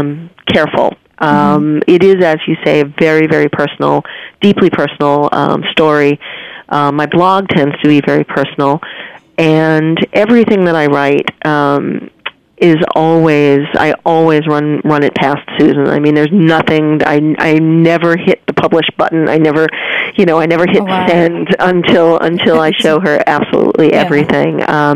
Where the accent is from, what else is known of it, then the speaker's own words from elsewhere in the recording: New York, United States; growing up in New York, being a New Yorker at a time in the, you know, 60s, 70s, and 80s when food was very big